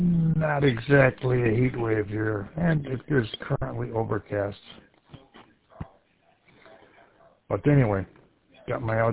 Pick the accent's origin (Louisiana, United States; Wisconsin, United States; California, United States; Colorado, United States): Wisconsin, United States; New Berlin; I am from Wisconsin, New Berlin. It's part of Milwaukee.